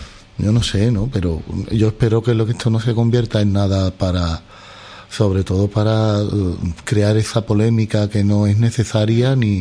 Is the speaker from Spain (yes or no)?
yes; Lebrija, Andalusia, Spain; Y hablando de la Semana Santa de Lebrija, de mi tierra, que por eso se me ha nombrado.